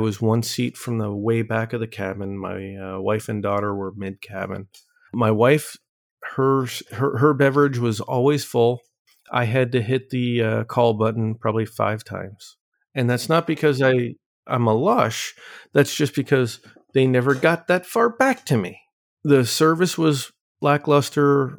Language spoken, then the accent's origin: English; New York, United States; I grew up in New York.